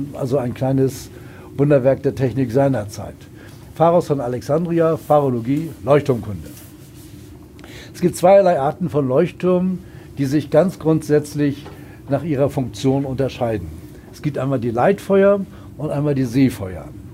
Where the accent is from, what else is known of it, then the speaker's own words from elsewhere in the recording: Hamburg, Germany; Ich komme selbst aus Hamburg